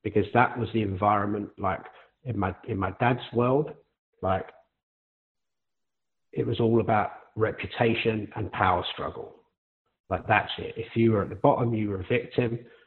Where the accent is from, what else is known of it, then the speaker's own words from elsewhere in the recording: London, United Kingdom; So, yes, I grew up in East London.